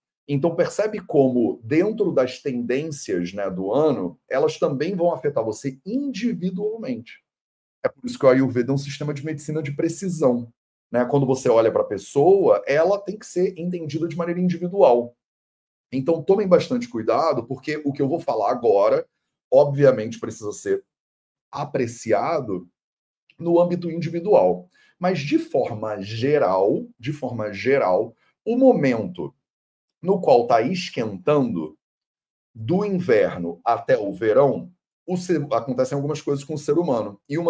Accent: Rio de Janeiro, Brazil; accent: carioca; aí desculpa o meu sotaque, porque eu me escuto fazer esse chiado bizarro, mas eu não tenho o que fazer, eu sou carioca, né?

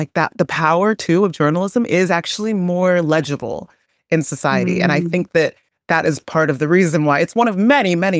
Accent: Nigeria; because I'm Nigerian

